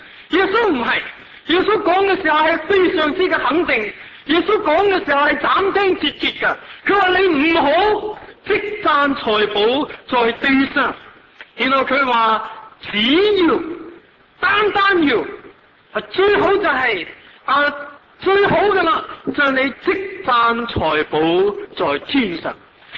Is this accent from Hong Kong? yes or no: yes; Hong Kong; 我想对我们香港人来讲，怎样去储蓄是一个很敏感的题目